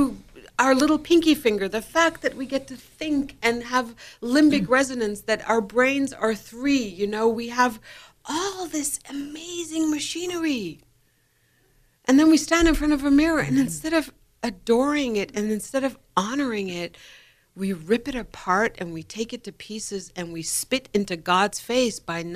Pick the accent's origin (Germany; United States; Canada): Germany; We were Persian Jews born and raised in Germany.